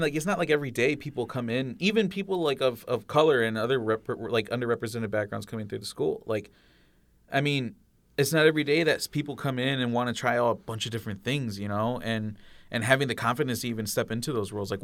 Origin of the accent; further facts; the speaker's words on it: Lorain, Ohio, United States; Growing up in Lorain, there wasn't necessarily so many Central Americans around me, you know.